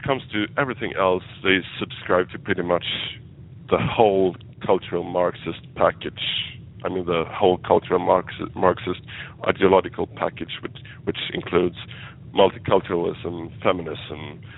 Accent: Sweden; English is a second language; and of course my home country is Sweden.

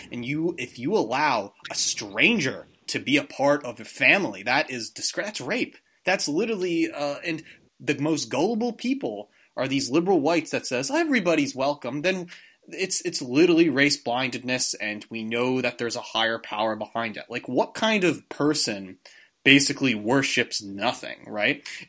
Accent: Philadelphia, Pennsylvania, United States; In my hometown of Philadelphia, I see this huge billboard

